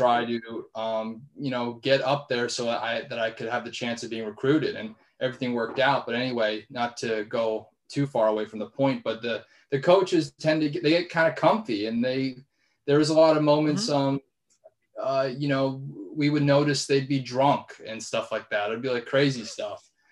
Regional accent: Fairfield, Connecticut, United States; I'm from Fairfield. So that was one of the reasons why I didn't consider it, was it's right there.

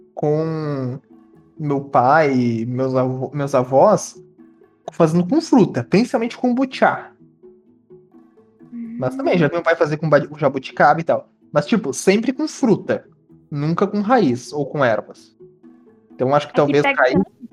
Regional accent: Rio Grande do Sul, Brazil; eu sou gaúcho, véi!

